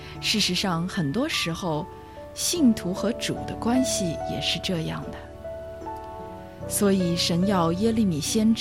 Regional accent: China; 到底灵修跟我们人类、跟我们基督徒、跟我们中国人有什么关系。

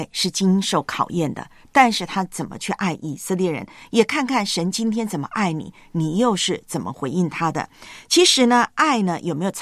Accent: China

